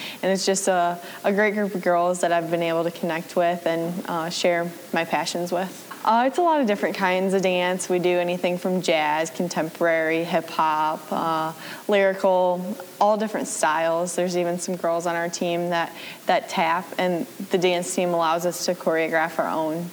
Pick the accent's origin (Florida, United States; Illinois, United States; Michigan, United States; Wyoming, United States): Illinois, United States; Flanagan; I'm from Flanagan, Illinois.